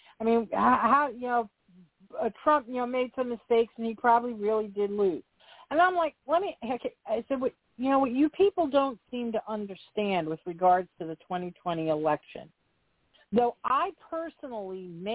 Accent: United States; We're American. We will win. We are. That's what Americans do.

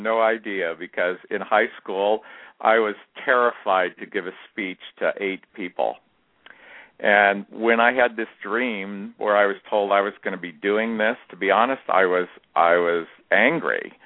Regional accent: Kansas City, United States; also born or lived in Manhattan, United States; Well, I grew up in Kansas City. I ended up going to K-State in Manhattan, Kansas. I stayed there 22 years.

